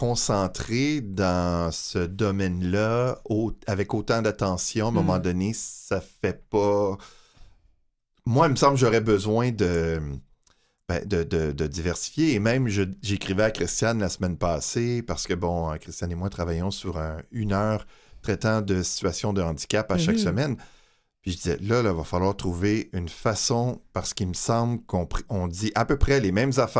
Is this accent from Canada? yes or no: yes; Saint-Leonard, Quebec, Canada; Moi, j'ai grandi à Saint-Léonard.